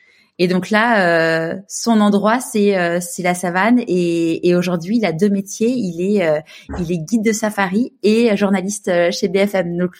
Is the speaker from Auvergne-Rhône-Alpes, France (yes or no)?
no; Paris, Île-de-France, France; also born or lived in Marseille; Moi, je suis une vraie Parisienne. J'ai grandi à Paris. Et après, quand j'avais 24 ans, le truc que personne ne fait, je suis partie vivre à Marseille avec mon chéri de l'époque, qui est aujourd'hui mon mari.